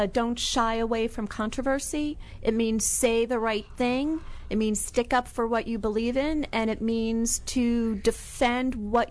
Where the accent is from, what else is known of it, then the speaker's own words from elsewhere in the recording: New York City, New York, United States; I'm from New York City.